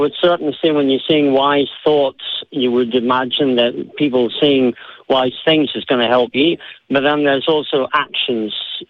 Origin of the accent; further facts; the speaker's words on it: Scotland, United Kingdom; first language English; now in Norway; That's right. I'm Scots, so my mother tongue is English.